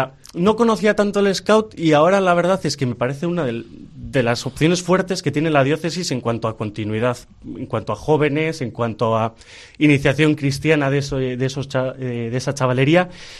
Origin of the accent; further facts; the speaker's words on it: Las Arenas, Basque Country, Spain; yo vengo de Las Arenas, entonces digo, también es bastante distinto